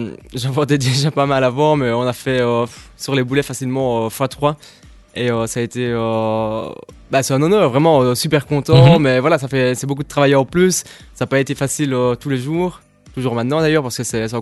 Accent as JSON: {"language": "French", "town": "Jupille", "region": "Wallonia", "country": "Belgium", "tie": "born or raised there", "said": "Moi, je viens de Juppy."}